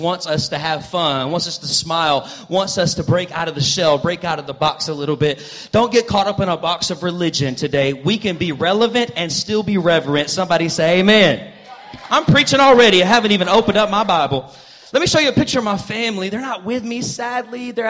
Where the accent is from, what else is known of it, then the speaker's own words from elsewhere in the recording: Atlanta, Georgia, United States; I'm from Atlanta. So if you're ready for some church, say yeah, yeah. You know how we say it in Atlanta.